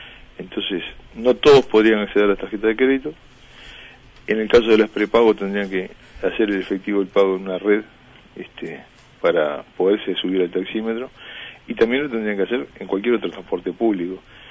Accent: Uruguay

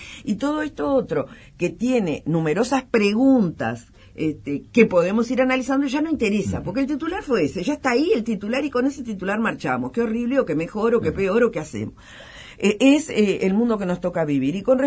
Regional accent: Uruguay; siempre nos diferenciaron o nos identificaron como uruguayos y uruguayas

